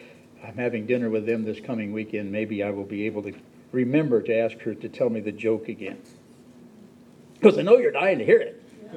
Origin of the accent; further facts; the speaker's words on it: Texas, United States; Then I turned it back to Palestine and then realized I reverted to being a Texan.